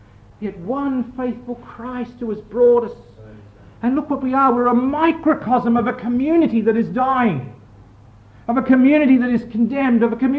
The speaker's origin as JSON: {"language": "English", "country": "Australia", "tie": "born or raised there", "said": "I used to regret that I was born in Australia and saved in Australia."}